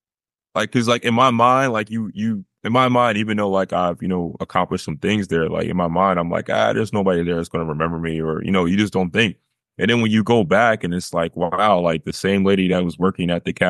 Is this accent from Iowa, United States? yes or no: no; New Jersey, United States; I'm back home in South Jersey. That's where not too far from my hometown.